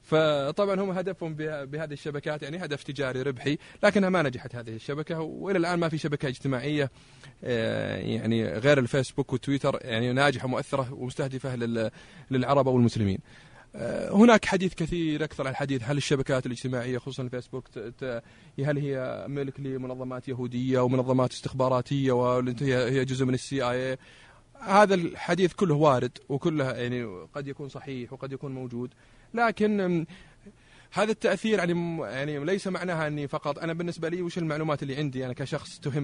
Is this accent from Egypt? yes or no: no; Saudi Arabia; أكثر مشاهدين في العالم اليوتيوب عندنا في السعودية